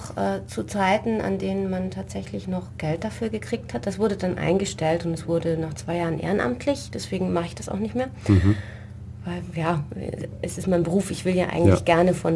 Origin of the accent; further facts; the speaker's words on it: Tübingen, Baden-Württemberg, Germany; also ich komme ja aus Tübingen